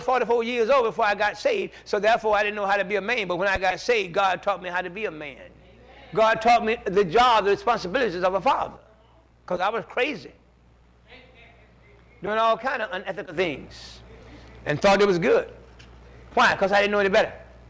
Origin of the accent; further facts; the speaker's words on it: Pike Road, Alabama, United States; born there; I was born in Pike Road, Alabama. Pike Road is behind the country. You know what I mean? Yeah. Way behind the country.